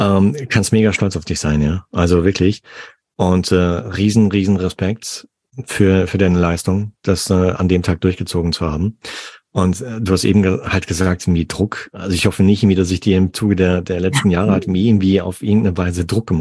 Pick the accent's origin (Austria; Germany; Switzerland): Germany; North Rhine-Westphalia; born there; also born or lived in Munich; Ich komme gebürtig aus Nordrhein-Westfalen, aber ich habe lange Zeit im Süden von München gewohnt und in Ottobrunn in der Ecke.